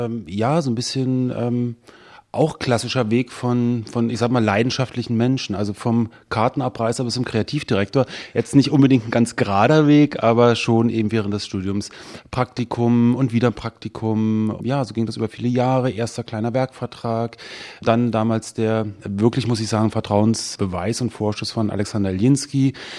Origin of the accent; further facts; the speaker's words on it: Potsdam, Brandenburg, Germany; Ich bin in Potsdam geboren, ich bin auch in Potsdam zur Schule gegangen, ich bin aber Geltor.